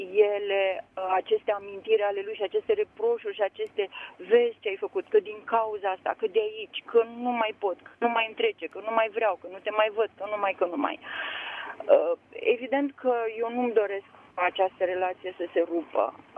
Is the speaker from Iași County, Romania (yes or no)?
no; Bucharest, Romania; sunt din București.